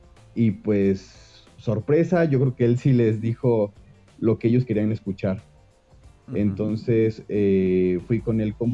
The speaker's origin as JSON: {"language": "Spanish", "region": "Jalisco", "country": "Mexico", "also_born_or_lived": "United States", "said": "regresé nuevamente a casa de mis papás a Jalisco, yo soy de Jalisco"}